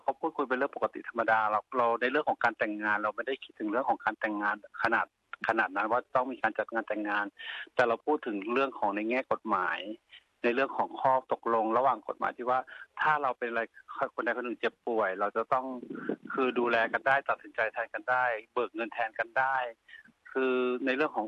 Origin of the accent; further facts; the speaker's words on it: Australia; also born or lived in Thailand; คือชีวิตที่เมืองไทยก็อาจจะเป็นชีวิตวัยรุ่นธรรมดาปกติก็มีความรู้สึกแบบนี้แต่เรามาโตที่ออสเตรเลีย